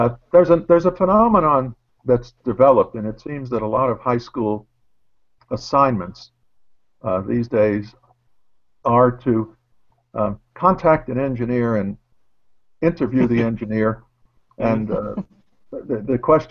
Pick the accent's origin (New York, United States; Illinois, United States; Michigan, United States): New York, United States; Brooklyn; I grew up in Brooklyn in Park Slope and used to walk up the slope, up the hill